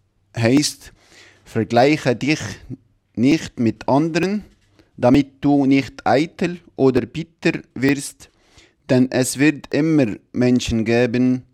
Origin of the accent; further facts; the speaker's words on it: Tunisia; German is a second language; now in Switzerland; Aufgewachsen bin ich in Tunesien, jetzt fühle ich mich hier daheim.